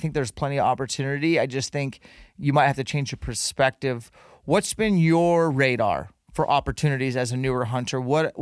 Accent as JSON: {"language": "English", "region": "Utah", "country": "United States", "said": "like in Utah, my home state."}